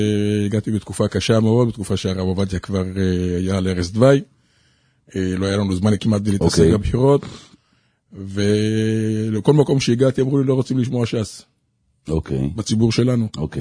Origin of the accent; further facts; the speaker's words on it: Jerusalem, Jerusalem District, Israel; אני ירושלמי במקור.